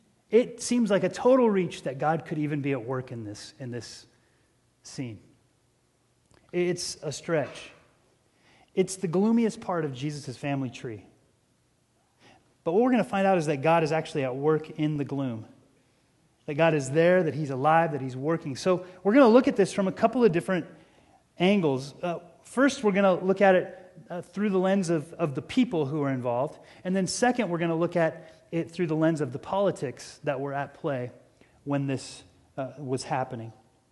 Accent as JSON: {"language": "English", "town": "Seattle", "region": "Washington", "country": "United States", "tie": "born or raised there", "said": "And I grew up in Seattle. I grew up close to the water, and I love to fish."}